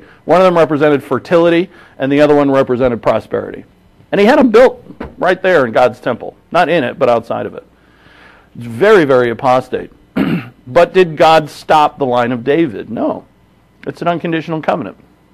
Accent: Ireland; I'm Irish.

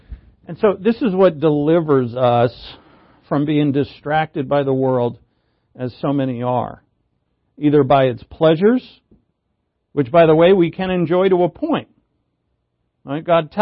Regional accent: United States; I'm an American

